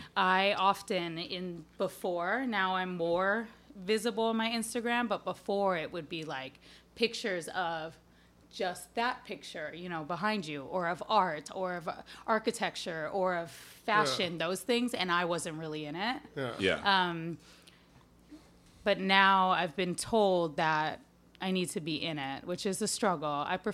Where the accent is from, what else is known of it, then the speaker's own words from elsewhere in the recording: Honolulu, Hawaii, United States; fortunate enough to be born and raised in Honolulu, Hawaii.